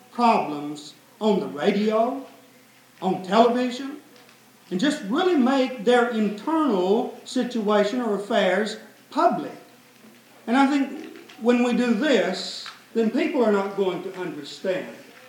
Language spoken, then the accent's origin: English; the South, United States; but where I grew up in the South